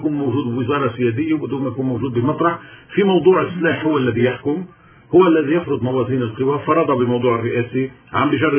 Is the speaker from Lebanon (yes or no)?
yes; Lebanon; ويلي بيفكر أنه فوتتنا كلبنانيين بمسار رئاسة الجمهورية